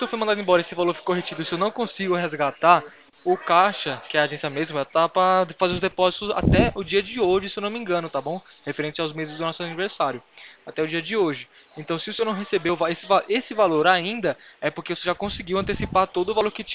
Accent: Atibaia, São Paulo, Brazil; sou aqui de São Paulo, em Atibaia.

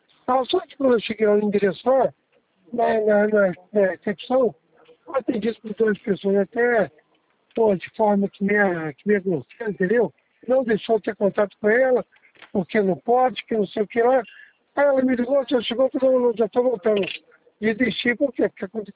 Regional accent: Nova Iguaçu, Rio de Janeiro, Brazil; Nova Iguaçu.

